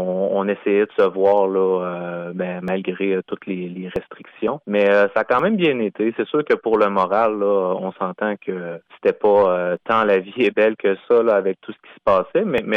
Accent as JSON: {"language": "French", "town": "Sorel-Tracy", "region": "Quebec", "country": "Canada", "said": "vu que nous, on vient de Sorel-Tracy, au Québec"}